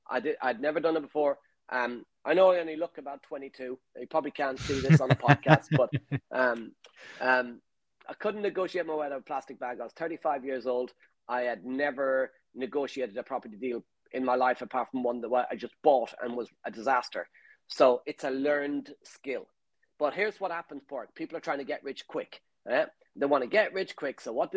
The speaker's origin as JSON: {"language": "English", "country": "Ireland", "said": "Very easy, especially as an Irish person, because we talk to everybody."}